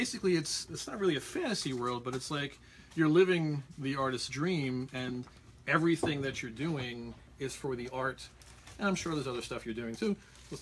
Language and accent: English; New York, United States; I grew up in Long Island